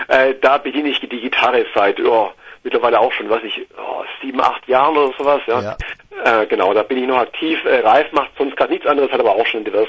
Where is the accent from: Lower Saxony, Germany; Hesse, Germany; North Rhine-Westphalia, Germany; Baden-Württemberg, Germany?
Baden-Württemberg, Germany; Ulm; now in Augsburg, Germany; wir sind quasi aus Augsburg und München, kommen beide aus dem Ulmer Raum, also Süddeutschland auf jeden Fall, kennen uns quasi auch schon seit Jugendtagen